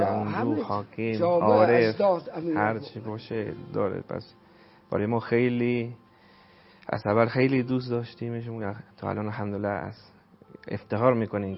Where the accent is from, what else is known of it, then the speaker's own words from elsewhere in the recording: Buenos Aires, Argentina; اهل کشور ارجنتین.